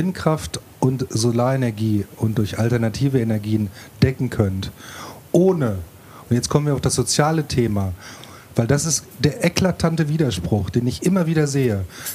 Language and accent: German; North Rhine-Westphalia, Germany; Ich komme aus dem Sauerland.